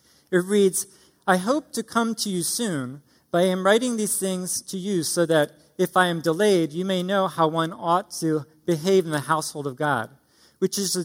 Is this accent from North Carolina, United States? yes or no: no; Hockessin, Delaware, United States; I'm a Delaware native, Newcastle County. I grew up in Hokesson, and I grew up in a nominal Catholic home.